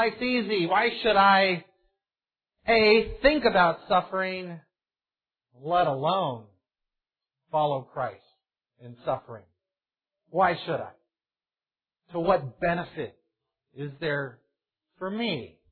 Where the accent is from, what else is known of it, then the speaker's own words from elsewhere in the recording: United States; I'm an American. Things go well.